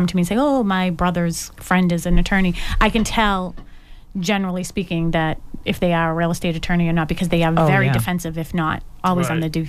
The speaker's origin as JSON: {"language": "English", "town": "Dorchester", "region": "Massachusetts", "country": "United States", "said": "Did you not hear Jim say I'm from Dorchester?"}